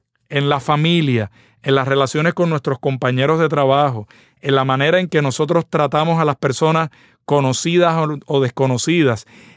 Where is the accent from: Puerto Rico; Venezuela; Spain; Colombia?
Puerto Rico; Ese espectáculo, yo quiero volverlo a ver en mi tierra.